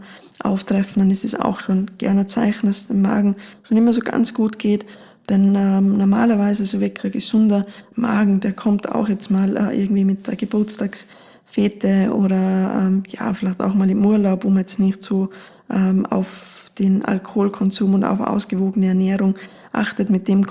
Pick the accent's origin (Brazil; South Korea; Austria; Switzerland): Austria; Tyrol; das wird jetzt auch das Kraut nicht fett machen, wie man bei uns in Tirol so schön sagt